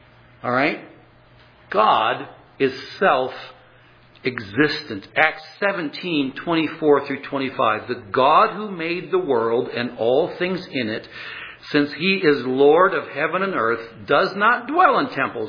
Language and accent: English; LaGrange, United States; Years ago, when growing up in LaGrange, I wasn't much of a basketball player.